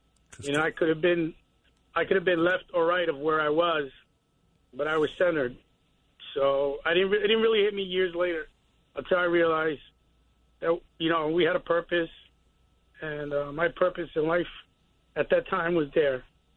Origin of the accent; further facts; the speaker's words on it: New York, United States; And even as a New Yorker, you know, you kind of tend not to go to these places except once in a while.